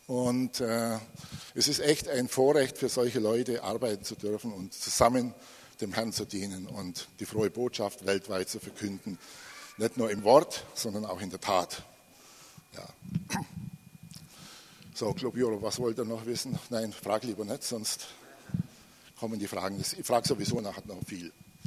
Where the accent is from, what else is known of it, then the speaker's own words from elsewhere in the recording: Bavaria, Germany; Ich komme aus Bayern. Ja, hat keiner mitgekriegt.